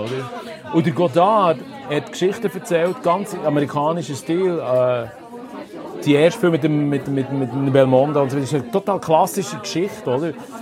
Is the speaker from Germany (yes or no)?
no; Switzerland